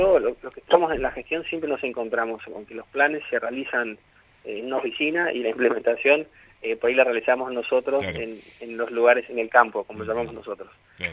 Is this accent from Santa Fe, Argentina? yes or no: yes; Vera, Santa Fe, Argentina; somos del interior, soy de Verá